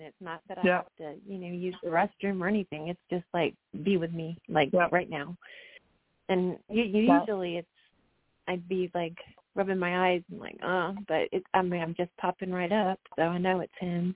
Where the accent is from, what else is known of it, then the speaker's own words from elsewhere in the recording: England, United Kingdom; I'm an English person too